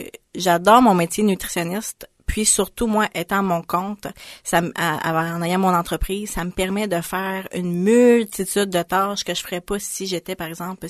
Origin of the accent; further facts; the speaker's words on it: Quebec, Canada; moi je viens de la Gaspésie